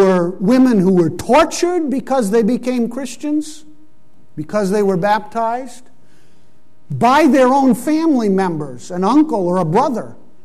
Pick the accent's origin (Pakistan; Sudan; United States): Pakistan; I grew up in Pakistan.